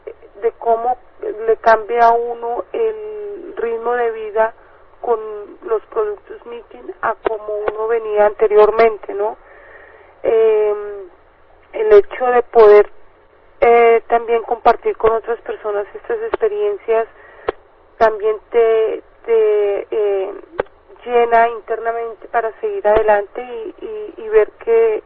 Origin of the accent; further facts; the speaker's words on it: Colombia; moved away; yo soy de Colombia, y a mí en Colombia me hicieron 3 intervenciones en la columna. Yo llegué aquí